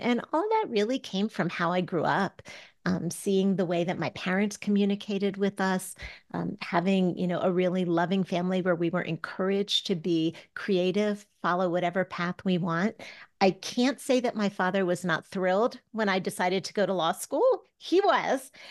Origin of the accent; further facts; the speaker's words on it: Maryland, United States; I am an East Coaster as well. I grew up in Maryland, right outside DC. Used to those like biting cold, you know, winds in the winter.